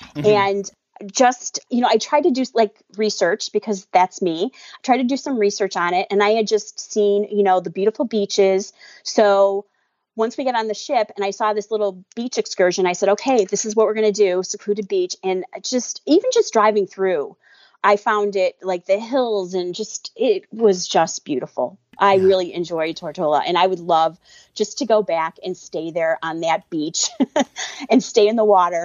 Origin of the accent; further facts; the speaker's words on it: Chicago, Illinois, United States; And I'm from Chicago and I thought that was cool.